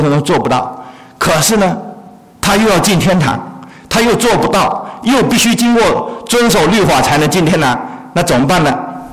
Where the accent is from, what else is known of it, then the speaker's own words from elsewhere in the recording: China; 哎，我们中国人常常讲的话，中国人讲的话哈有道理